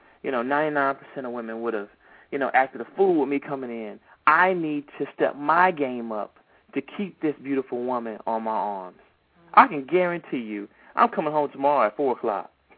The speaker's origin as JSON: {"language": "English", "town": "Atlanta", "region": "Georgia", "country": "United States", "tie": "born or raised there", "said": "Oh, that's my hometown, Atlanta, Georgia."}